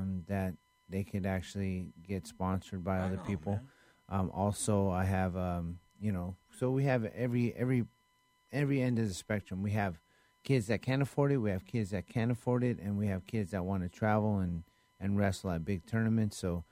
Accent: Vallejo, California, United States; also born or lived in Japan; I was born in Japan, actually. Mm-hmm. Raised in Vallejo, and when I was 18. I got roots in Vallejo, man.

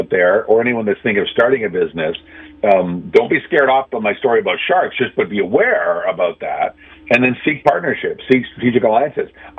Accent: Canada; I'm a Canadian, even though I sound like an American, Jay. I speak both languages, Canadian and American.

